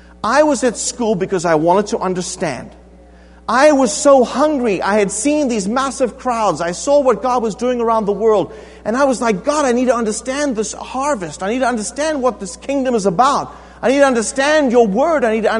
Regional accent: South Africa; I grew up in South Africa. I grew up in a very sort of rigid British boarding school.

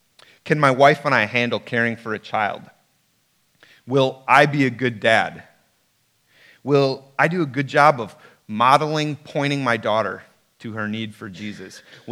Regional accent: Wisconsin, United States; moved away as an adult; my wife and I, we moved here 6 months ago from Wisconsin, born and raised in Wisconsin, huge Packer fan. I love cheese more than cereal.

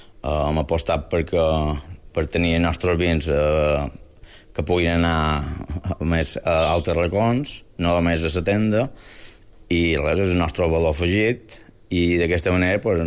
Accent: Balearic Islands, Spain; nosaltres, com que som pagesos de Socarrel, el que tenim, sobretot el que tenien a Mallorca, era parcel·les petites

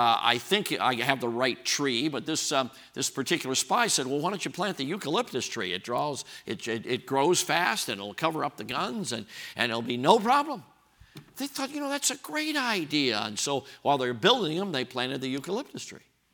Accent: United States; I remember that day kind of shaken up as an American because I'm thinking this doesn't happen.

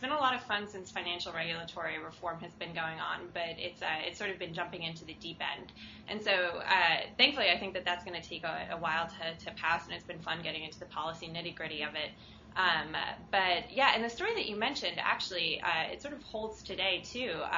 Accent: United Kingdom; accent: American; the election happened in the UK, which is, despite my American accent, where I grew up.

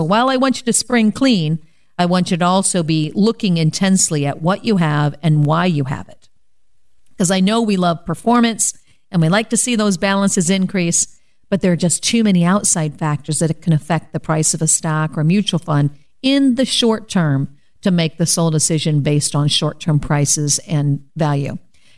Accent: Fort Wayne, Indiana, United States; I'm a certified financial planner and a local gal. I am from the Fort Wayne, Indiana area and have my own firm, Waterman Financial Services, LLC.

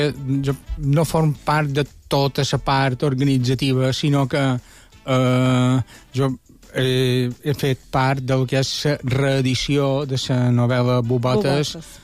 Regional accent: Balearic Islands, Spain; Jo vinc de Monacó, però soc natural de Menorca.

